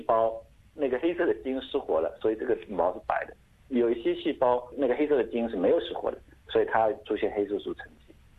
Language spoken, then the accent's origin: Chinese; Wenzhou, Zhejiang, China; now in Australia; 我是浙江人，我的家乡在温州。我是在1999年的时候考入浙江大学